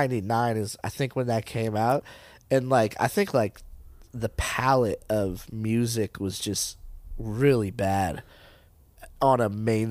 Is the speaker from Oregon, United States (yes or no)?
yes; Portland, Oregon, United States; Like, I am of Portland. Like, and not only I'm from Portland, like, I'm like, I was, but like, I could go to the top of my roof and see the Moda Center type of Portland.